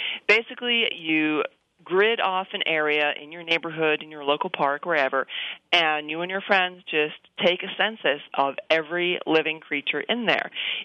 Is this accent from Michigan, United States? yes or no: no; New York, United States; And for me personally, I grew up in the New York area, so a lot of the photos, I'm like, hey, I was there.